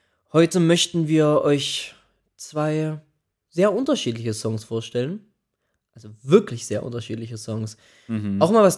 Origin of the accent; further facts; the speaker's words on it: Armenia; Meine Heimat Armenien ist ja ein Bergland.